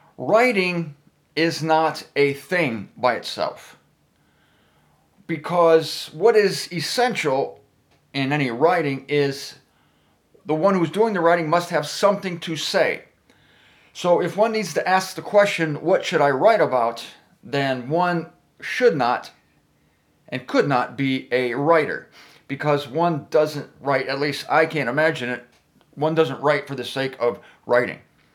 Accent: Canton, Ohio, United States; I am back in Canton, Ohio, my hometown.

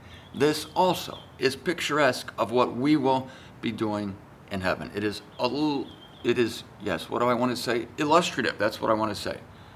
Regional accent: Ohio, United States; now in Florida, United States; I'm here in the sunshine state so that I can see more of this glorious orb. I'm from Ohio

